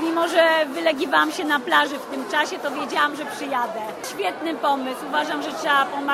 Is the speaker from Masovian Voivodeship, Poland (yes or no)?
yes; Żyrardów, Masovian Voivodeship, Poland; Tak naprawdę ja jestem spoza okolic, jestem spod Żyrardowa